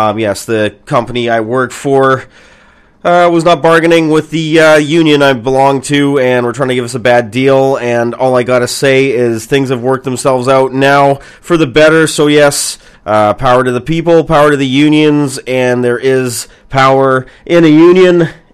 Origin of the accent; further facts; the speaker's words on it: Vancouver, British Columbia, Canada; I would see them in my hometown of Vancouver, BC.